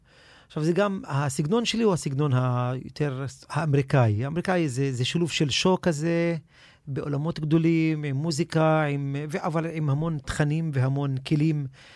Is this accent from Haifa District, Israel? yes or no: yes; Haifa, Haifa District, Israel; יליד חיפה, נולדתי פה, אני חי פה, אני כנראה גם אסיים את החיים שלי בעיר הזאת.